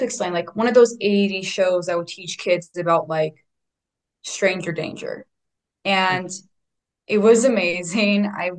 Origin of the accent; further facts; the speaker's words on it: Loomis, California, United States; now in Los Angeles, United States; I moved front to LA from Loomis, California, which is a very small town, probably no one really ever heard of. So LA is much more different than where I used to live